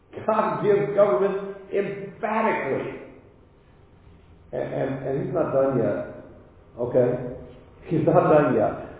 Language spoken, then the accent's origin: English; United States; I'm asking you this question because I'm an American